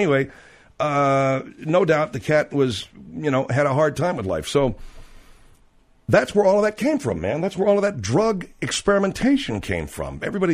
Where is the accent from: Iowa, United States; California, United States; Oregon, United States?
California, United States; Arcadia; I knew a couple of kids I grew up with in Arcadia that were definite casualties of hallucinogenics.